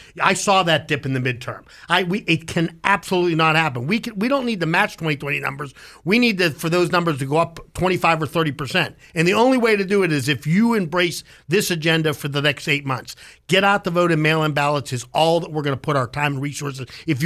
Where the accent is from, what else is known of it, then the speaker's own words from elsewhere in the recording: Pennsylvania, United States; We're from Pennsylvania. We're from the Keystone State.